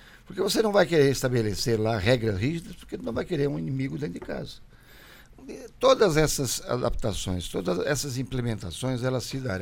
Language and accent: Portuguese; Içara, Santa Catarina, Brazil; É a minha terra, eu sou de Içara, uma grande capital do sul do Brasil.